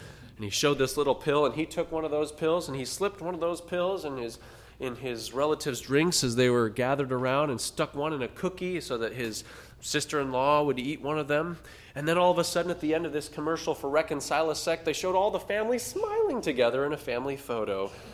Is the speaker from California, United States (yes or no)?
yes; California, United States; Growing up in California, I would pass by the orchards of fruit or nut trees.